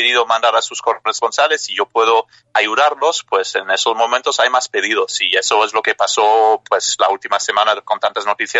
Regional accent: Luxembourg; Spanish is a second language; yo crecí en Luxemburgo, donde se hablan un montón de lenguas, incluso el luxemburgués, que es la lengua que hablo con mis amigos y con muchos conocidos.

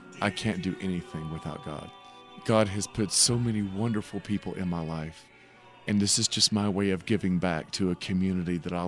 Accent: Fort Valley, Georgia, United States; I grew up in Fort Valley, Georgia, where my dad was a Baptist minister

